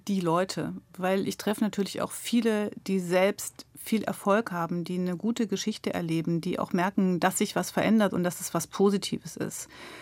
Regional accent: Gotha, Thuringia, Germany; accent: Thuringian; Ja, Thüringisch klingt da, wo ich herkomme, aus Gotha. Wir sind ja sozusagen Sachsen-Coburg-Gotha. Wir reden ein bisschen Sächsisch und ich habe mir das mit 16 tatsächlich abgewöhnt.

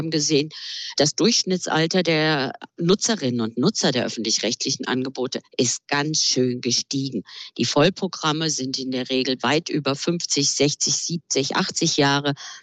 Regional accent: Southwest Germany, Germany; ich führe jetzt einfach mal das Beispiel aus meiner Heimatregion Rheinland-Pfalz und Baden-Württemberg

